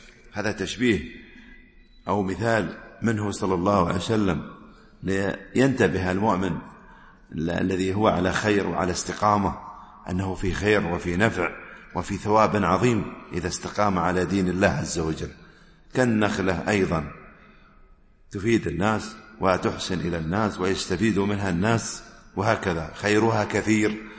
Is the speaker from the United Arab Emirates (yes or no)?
yes; United Arab Emirates; الجمار هو قلب النخلة الآن يسمى عندنا في الإمارات الحيب